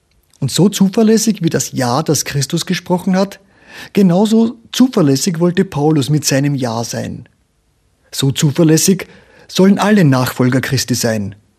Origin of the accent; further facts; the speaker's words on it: Vienna, Austria; Ich darf das so zitieren, weil ich selber einer bin, ein Wiener.